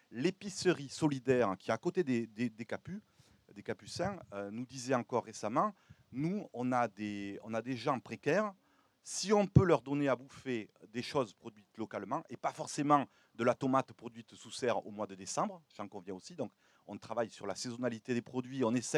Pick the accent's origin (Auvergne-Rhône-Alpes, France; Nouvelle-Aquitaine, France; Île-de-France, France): Nouvelle-Aquitaine, France; Le Bouscat; Moi, je viens du Bouscat